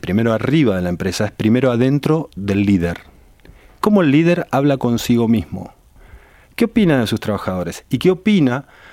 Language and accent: Spanish; Argentina; now in Chile; yo en este momento soy argentino, pero vivo en Chile en este minuto